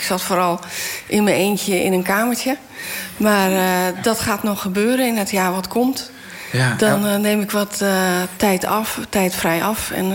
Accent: Zeeland, Netherlands; Ik ben in Zeeland opgegroeid.

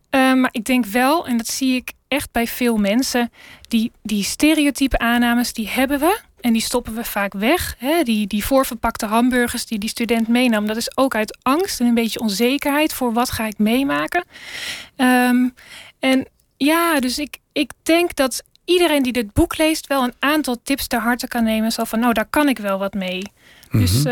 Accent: Netherlands; En waardoor wij dus als Nederlanders weer terugkomen, vaak met heel veel vragen en soms ook een involledig beeld over onze eigen inzet en wat dat voor effect heeft gehad.

